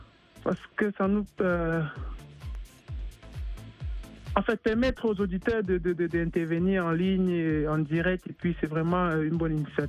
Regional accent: Cameroon; now in London, United Kingdom; Oui, je suis Camerounais d'origine et de nationalité.

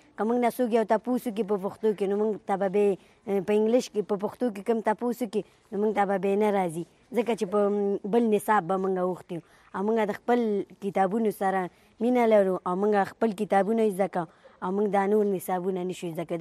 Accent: Afghanistan; now in Pakistan; زه د افغانستان یم، په پاکستان کې اوسېږم.

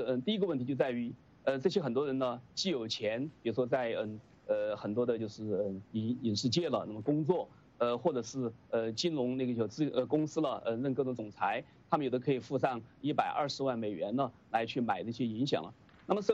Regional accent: China; moved away as an adult; now in United States; 像我从中国过来到美国

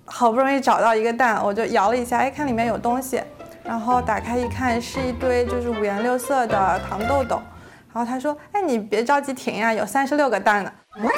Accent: China; now in United States; 我是从小在中国长大，然后来这边学习工作

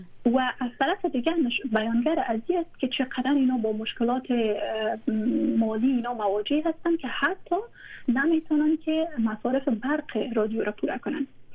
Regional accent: Afghanistan; من هایی کسایی که حالا بیرون از افغانستان آمدیم

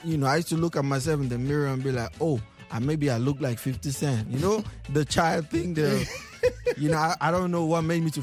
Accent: Bamenda, Northwest Region, Cameroon; also born or lived in Sok; So I was born in Sok. Went to Bamenda when I was 5, so I wasn't, you know, I kind of understand Banso a little bit. So I went to Bamenda, grew up, but I'm from the Com native

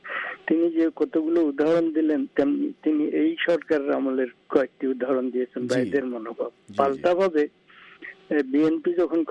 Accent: Bangladesh; কারণ আমরা যেহেতু বাংলাদেশের লোক

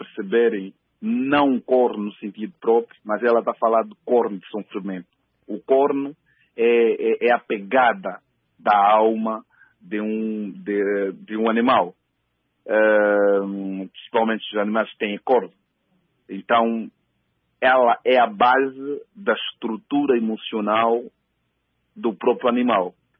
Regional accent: Luanda, Angola; Mas revim porque eu vivi também no Samzanga, onde eu cresci e aprendi as dificuldades cotidianas daquele povo e como se vive e como sobrevive.

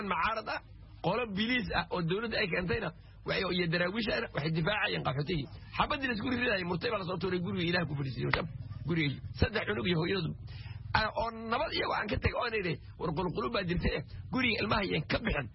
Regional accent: Luuq, Gedo, Somalia; also born or lived in Qoryooley; now in Kenya; luuq meeshii keliya ah aan ku barbaaray inaan kula qaaday luuq baan joogay 91 burburka

